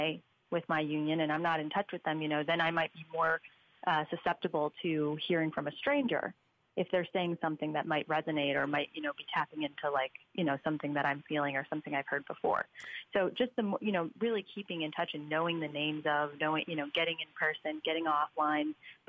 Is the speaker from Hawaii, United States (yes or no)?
no; Chicago, Illinois, United States; So a good example, I'm from Chicago.